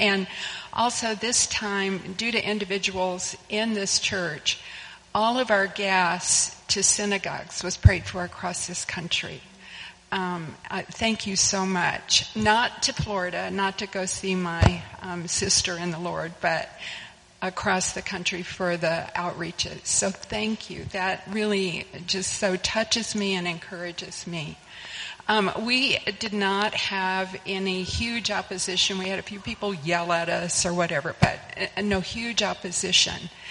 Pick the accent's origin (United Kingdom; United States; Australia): United Kingdom; Scotland; I'm Scottish, a cheapskate, scaredy cat, you know, all of that.